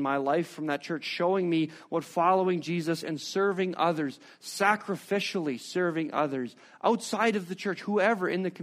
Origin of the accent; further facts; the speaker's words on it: Hilda, Alberta, Canada; I grew up in Hilda, Alberta. It's a tiny little farming community just north of Medicine Hat.